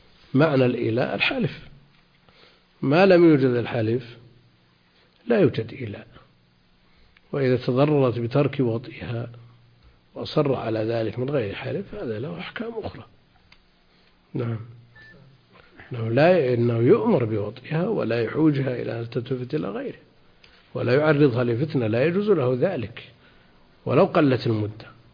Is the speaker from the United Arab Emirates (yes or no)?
no; Najd, Saudi Arabia; عندنا في نجد الأثر ظاهر